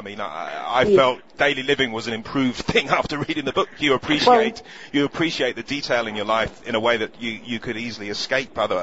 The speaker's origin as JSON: {"language": "English", "region": "England", "country": "United Kingdom", "said": "I'm an Englishman"}